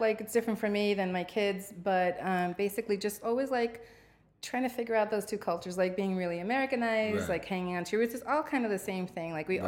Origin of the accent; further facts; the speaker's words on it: New York City, New York, United States; My parents came here. They were both like 14 or 15, so I was born and raised here in the Bronx.